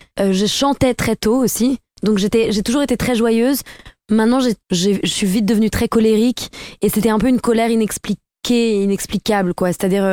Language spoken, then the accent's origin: French; Asnières-sur-Seine, Île-de-France, France; J'ai grandi à Asnières-sur-Seine, donc c'est dans le 92, donc proche banlieue.